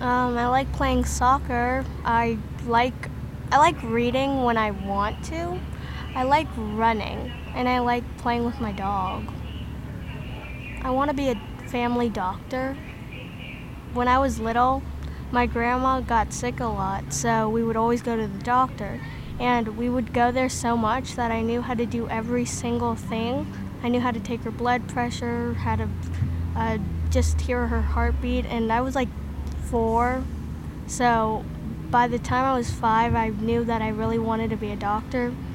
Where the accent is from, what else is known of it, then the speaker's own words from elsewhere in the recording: California, United States; also born or lived in Guatemala; now in Missouri, United States; Well, I was born in Guatemala, but I'm from the state of California, but we moved to Missouri about a year ago.